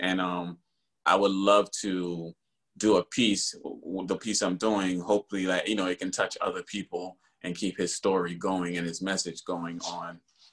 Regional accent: Philadelphia, Pennsylvania, United States; moved away as an adult; now in Los Angeles, United States; But I'm more from Philly. So Philadelphia area. So like, but you know, I've been living in I moved from Philadelphia out here to LA. I moved out here, and I've been out here for 11 years now, going on 12.

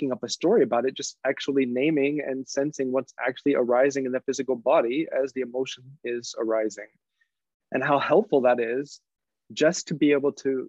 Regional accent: United States; now in Germany; I'm an American, but I live in Germany. I've lived over here for about 20 years, actually.

